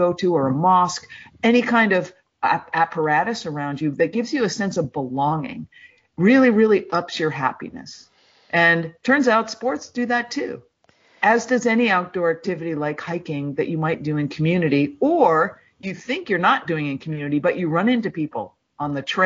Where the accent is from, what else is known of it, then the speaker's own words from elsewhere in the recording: United States; I'm an American woman